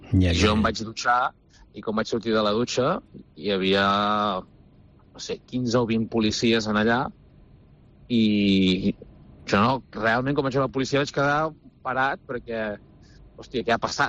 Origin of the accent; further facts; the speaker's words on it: La Bisbal d'Empordà, Catalonia, Spain; Jo et dic que d'on soc, d'aquí a la Bisbal, la gent em coneix des de petit